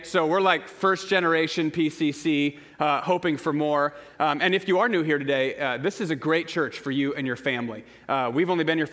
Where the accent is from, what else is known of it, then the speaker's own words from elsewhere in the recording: San Jose, California, United States; now in Portland, United States; We came from San Jose, California, and we just love it here.